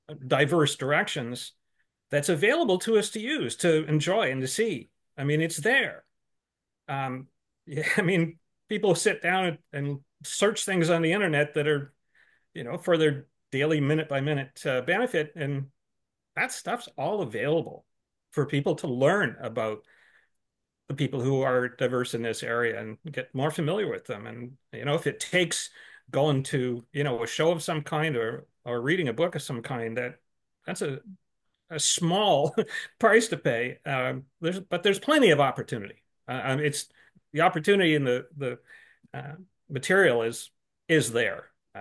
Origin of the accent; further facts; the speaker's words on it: Canada; this is the definition of being Canadian, is that we have this diversity and we have benefit from it.